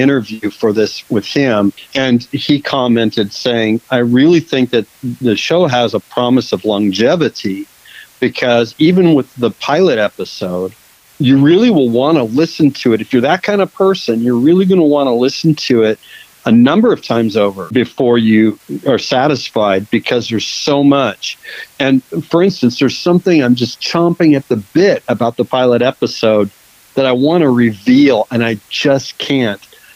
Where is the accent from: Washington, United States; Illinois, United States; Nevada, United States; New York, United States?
Washington, United States; Seattle; growing up in Seattle and the Western Washington I-5 corridor, we had our Seattle AM station that was KJR Seattle and Channel 95